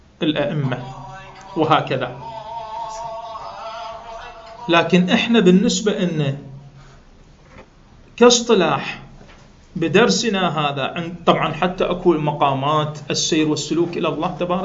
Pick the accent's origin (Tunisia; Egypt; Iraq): Iraq; هذا تراثي أنا كعراقي، ليش ما أحاول أهضمه وأوصله للآخرين؟